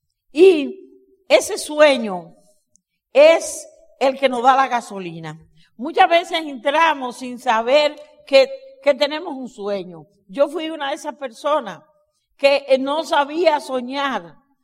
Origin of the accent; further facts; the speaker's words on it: Dominican Republic; Asimismo, en mi país, República Dominicana, muchísimas personas no conocen las bellezas que hay en nuestro país.